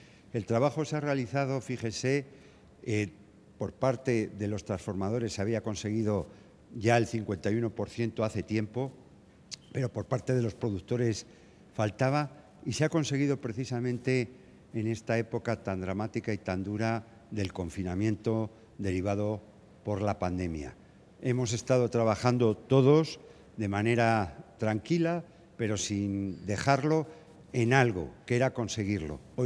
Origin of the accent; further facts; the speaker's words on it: Castile and León, Spain; lo que somos los castellanos y leoneses